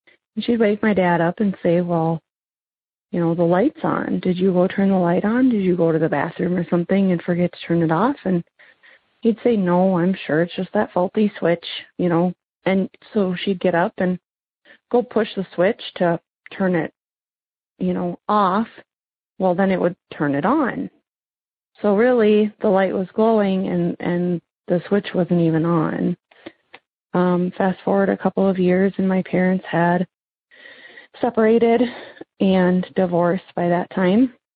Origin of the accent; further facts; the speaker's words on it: Minnesota, United States; I'm from Minnesota.